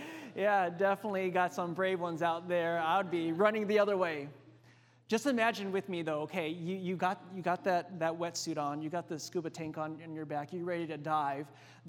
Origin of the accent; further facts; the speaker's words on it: Hawaii, United States; Now, I grew up in Hawaii, as many of you know, and one of my biggest fears is the ocean.